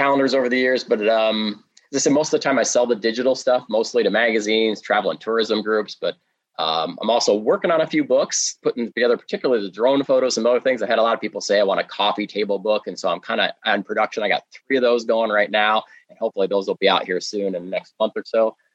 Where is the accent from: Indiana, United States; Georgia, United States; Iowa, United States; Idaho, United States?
Iowa, United States; Monticello; I was raised in Monticello. It was nearby there.